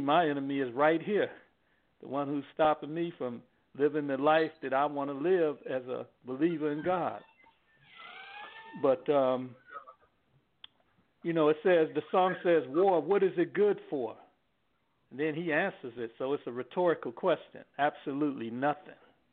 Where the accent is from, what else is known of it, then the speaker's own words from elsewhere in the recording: Gary, Indiana, United States; I'm from Gary, Indiana, which is my hometown.